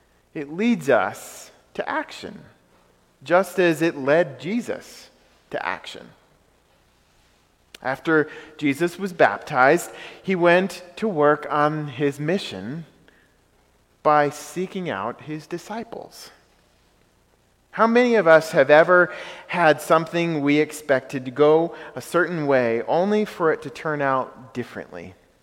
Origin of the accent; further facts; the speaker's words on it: Greene, New York, United States; I've told you before that I grew up in Greene, New York.